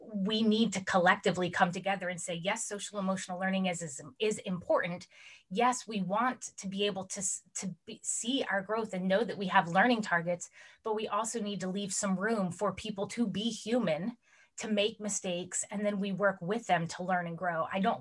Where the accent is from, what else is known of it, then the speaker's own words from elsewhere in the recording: Pennsylvania, United States; So I'm from Pennsylvania, and a number of years ago, we had social emotional learning standards.